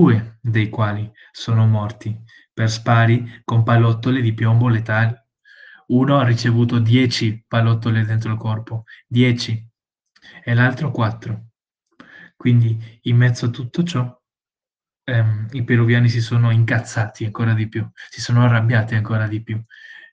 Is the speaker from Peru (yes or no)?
yes; Peru; moved away as an adult; now in Italy; Io sono nato in Perù e ho vissuto in Perù per 18 anni.